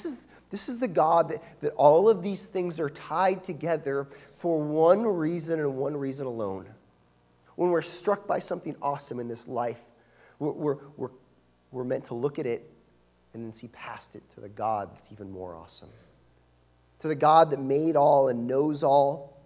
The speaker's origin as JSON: {"language": "English", "region": "Pacific Northwest", "country": "United States", "said": "Now, I'm a kid from the Northwest, right? Not a lot of means and whatnot."}